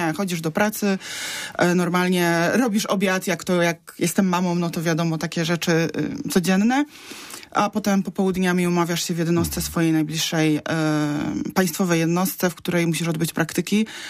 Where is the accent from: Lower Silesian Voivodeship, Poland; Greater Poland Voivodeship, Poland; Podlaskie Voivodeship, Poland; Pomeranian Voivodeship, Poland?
Greater Poland Voivodeship, Poland; Poznań; Ja pochodzę z Poznania